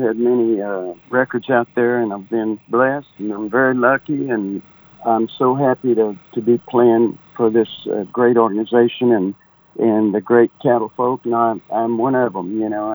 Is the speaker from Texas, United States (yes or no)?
yes; San Antonio, Texas, United States; But I was raised in San Antonio, Texas.